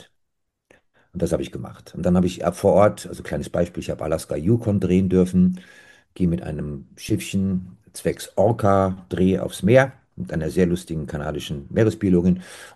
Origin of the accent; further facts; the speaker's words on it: Rhine-Main, Germany; Ich bin am Rhein und Main groß geworden, bekanntlich.